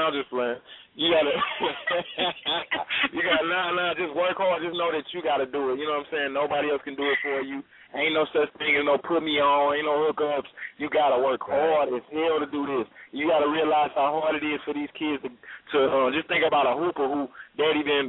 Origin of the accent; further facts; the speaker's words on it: New Jersey, United States; also born or lived in New York; I'm a Jersey head. I'm a New York head from the jump.